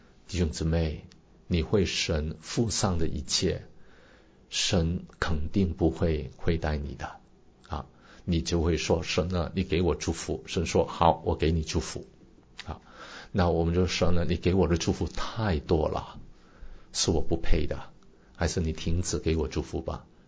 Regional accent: China; 其实呢不单止你跟我是中国人啊

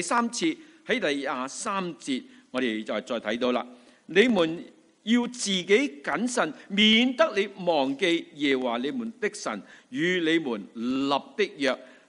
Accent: China; 那我们中国人呢，我们都有如果看那些天书

